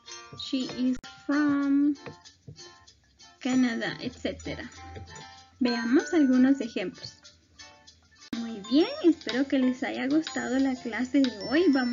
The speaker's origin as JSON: {"language": "Spanish", "country": "Guatemala", "said": "nosotros somos de Guatemala. Es el país en donde nosotros vivimos."}